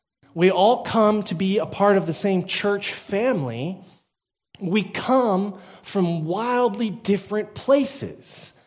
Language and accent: English; Texas, United States; I am a Texan, and I sat down not too long ago to dinner with a Dutchman and an Italian.